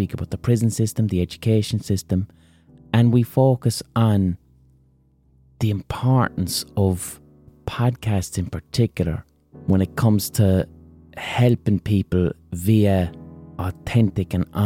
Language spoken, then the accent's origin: English; Limerick, Munster, Ireland; accent: Limerick; these two lads have Cork accents, which are quite similar to my Limerick accent, but a bit more cheerful.